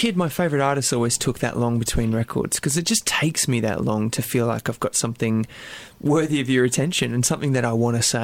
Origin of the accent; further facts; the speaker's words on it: Australia; I'm Australian